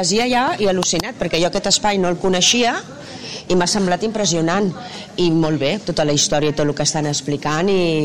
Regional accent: Sant Just Desvern, Catalonia, Spain; De Sant Just d'Esvern.

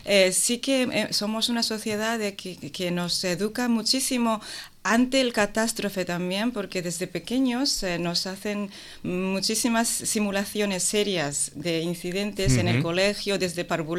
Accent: Tokyo, Japan; Spanish is a second language; Yo soy japonesa

